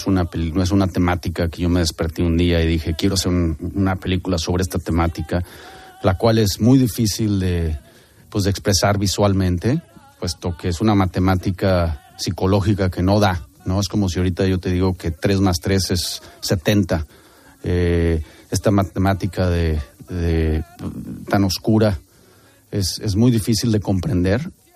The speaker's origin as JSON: {"language": "Spanish", "country": "Mexico", "also_born_or_lived": "United States", "moved": "as an adult", "said": "Yo me fui de México a los 18 años y pues estudié toda mi carrera en Estados Unidos, entonces también estoy acoplándome, cambiando de lenguajes en cada país."}